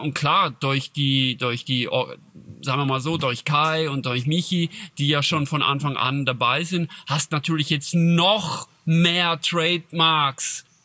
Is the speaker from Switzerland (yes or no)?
yes; Switzerland; aber bei uns in Schweiz, der Deutsch, gibt's das.